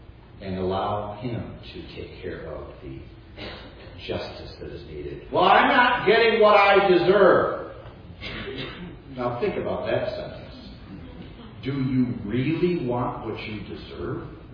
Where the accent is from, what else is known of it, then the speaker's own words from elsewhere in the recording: Chicago, Illinois, United States; growing up in Chicago, the Bulls of the 90s pretty much were a dynasty.